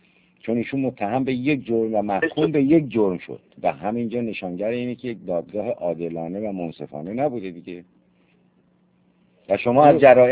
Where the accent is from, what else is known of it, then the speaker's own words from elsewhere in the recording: Iran; بله ما وظیفه شما به عنوان یک مسلمان، وظیفه ما ایرانی ها چی بود؟